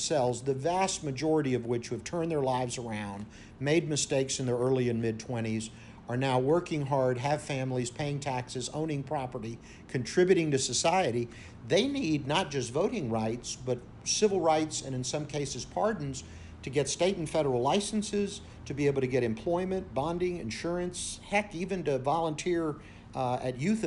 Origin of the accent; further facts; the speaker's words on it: Tampa, Florida, United States; I grew up in Tampa in a law enforcement and medical home. My parents were in law enforcement and medicine.